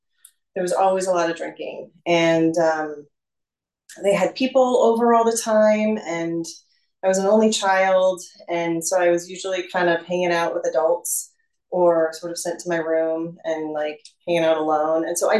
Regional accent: Los Angeles, California, United States; I grew up in Los Angeles. I'm 43.

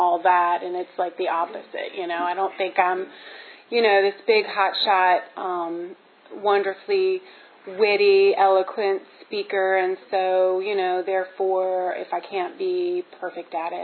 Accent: Charleston, West Virginia, United States; I'll just say that I grew up in Charleston, West Virginia. I come from a good home, stable, loving home.

